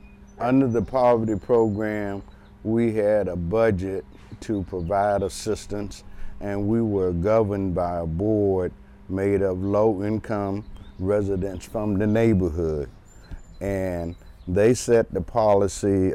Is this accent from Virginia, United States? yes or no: yes; Roanoke, Virginia, United States; now in Louisville, United States; No, I grew up in Roanoke, Virginia. Came out to Kentucky to go to school at Kentucky State.